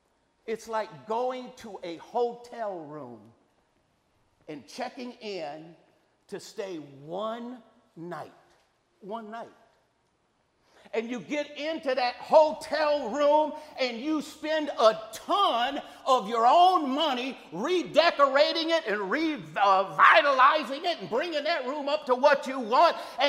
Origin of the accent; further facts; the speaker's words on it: Detroit, Michigan, United States; I spent the first 16 years of my life born and raised on the Lower East Side, St. Jean and Jefferson area.